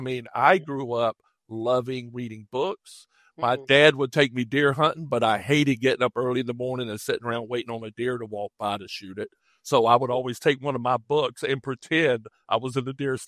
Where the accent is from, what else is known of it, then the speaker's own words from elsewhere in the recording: Prosperity, South Carolina, United States; Yes. I grew up on a farm in outside of a little town called Prosperity, South Carolina. And I grew up with a very strong sense of place.